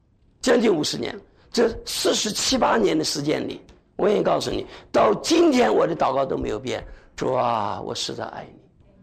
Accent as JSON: {"language": "Chinese", "country": "China", "said": "特别我们中国人呢、啊，懂不懂？从小就想尽办法和父母啊不要出难处。"}